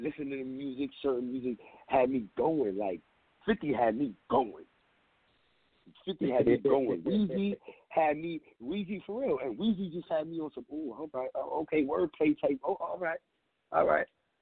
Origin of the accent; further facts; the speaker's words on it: Bronx, New York, United States; My hood is my city. You hear me? I'm from the Bronx, though, but my hood is my city.